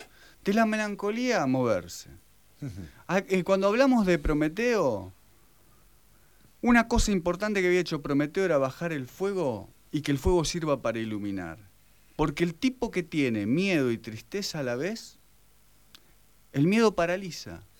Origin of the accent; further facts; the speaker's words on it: Argentina; Yo no sé si como argentinos o qué, pero tenemos como una predisposición a...